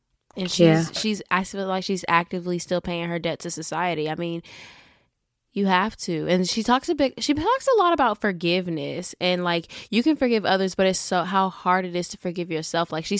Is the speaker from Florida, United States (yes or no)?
yes; Florida, United States; And I'm from Florida. Boy, y'all do us dirty.